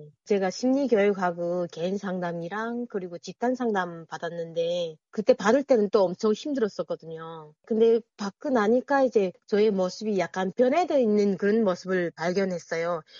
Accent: North Korea; now in South Korea; 저도 북한 사람이잖아요.

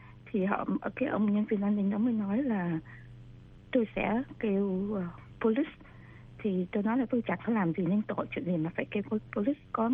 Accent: United States; Tôi là người Mỹ gốc Việt và chúng tôi nghe được người dân thì chúng tôi phải có mặt và phải được lên tiếng.

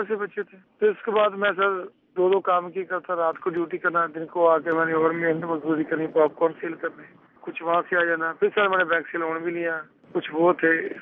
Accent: Pakpattan, Punjab, Pakistan; جی، میں ہمیشہ سے یہیں پہ پیدا ہوا. میرے باپ دادا بھی یہیں اسی گاؤں کے رہنے والے.

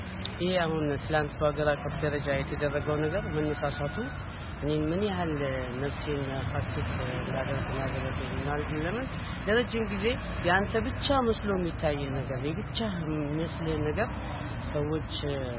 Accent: Dire Dawa, Ethiopia; ከዚራ ውስጥ ድሮ ተወልደን ያደግንበት አካባቢ

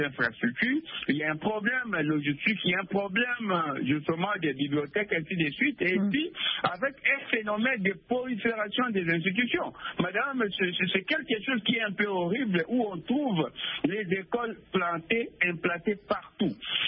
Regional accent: Kisangani, Tshopo, DR Congo; Chez nous, à Kisangani, nous avons beaucoup de grèves

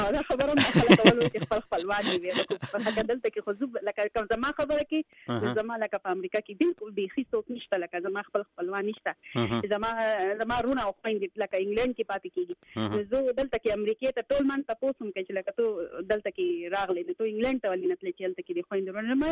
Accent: Karachi, Sindh, Pakistan; زما خو مور پلار د سواد دی، زه په کراچۍ کې پیدا لوی شوی یم

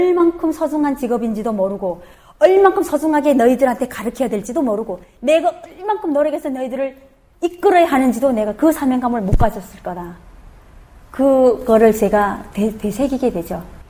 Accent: North Korea; now in South Korea; 저 북한에서 왔는데

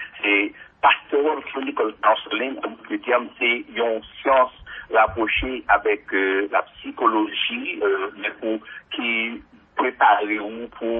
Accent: La Gonâve, Ouest, Haiti; je suis de la Gonave. C'est mon la Gonave, maman, papa, en fait, ils ont rencontré la Gonave, mais maman, c'est originaire de Jacmel et papa, originaire de Bénin.

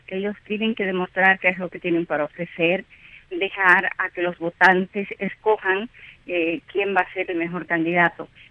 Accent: United States; Y también como profesional, y bueno, como americana

